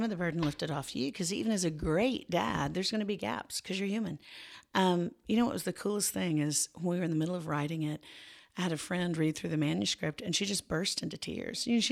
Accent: Florida, United States; also born or lived in Tennessee; She's Haitian and I grew up in Florida and in Tennessee.

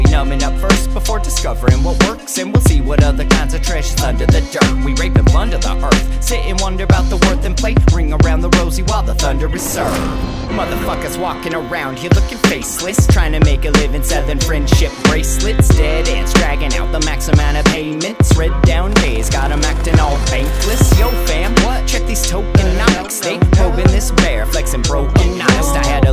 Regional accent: West Bengal, India; English is a second language; I am a Bengal person. I'm from Bengal, so I live in India.

